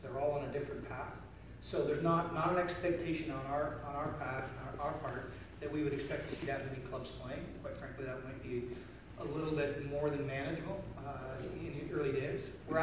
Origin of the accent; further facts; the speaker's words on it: Scotland, United Kingdom; Yes, I'm from Scotland.